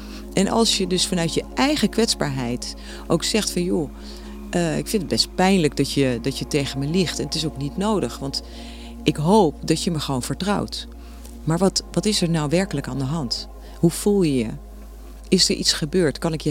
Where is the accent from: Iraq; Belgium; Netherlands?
Netherlands; Amersfoort, Utrecht; born there; moved away as an adult; now in Laren, Netherlands; Daar ben ik niet geboren. Ik ben in Amersfoort geboren.